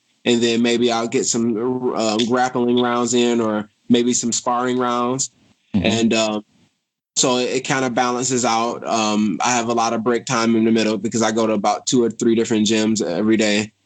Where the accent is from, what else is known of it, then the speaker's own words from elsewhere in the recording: Detroit, Michigan, United States; it was tough growing up in Detroit.